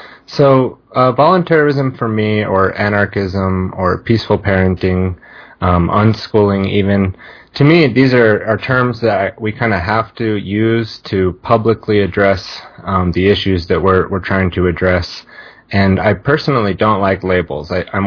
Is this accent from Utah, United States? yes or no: yes; Farmington, Utah, United States; I'm from Utah. I was born and raised in Farmington, Utah, in the LDS church. I went to public schools.